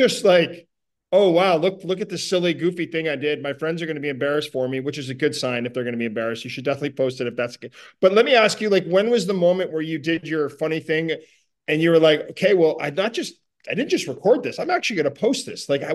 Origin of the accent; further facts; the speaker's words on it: Ottawa, Ontario, Canada; my hometown of Ottawa, Canada